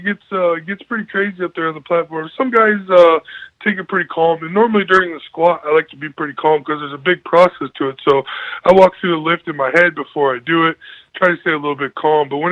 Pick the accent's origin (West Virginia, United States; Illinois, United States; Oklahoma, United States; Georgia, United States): Illinois, United States; Galva; as you said, I'm from Galva, Illinois, and if you know anything about Galva, we're just a little small farm town. So I grew up working my entire life.